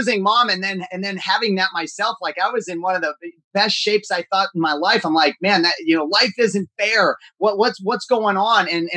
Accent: Minnesota, United States; So we're Midwest people. We grew up in the Midwest. I married an Ohio state girl and I'm from Minnesota. One of our dreams was to move to Florida.

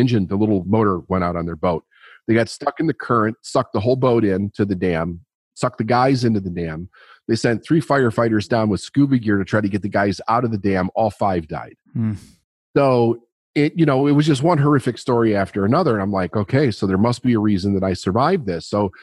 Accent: Chicago, Illinois, United States; also born or lived in Phoenix, Arizona; I was born and raised in Chicago. In 76, we moved to Phoenix. Parents got divorced, moved back to Chicago in 79.

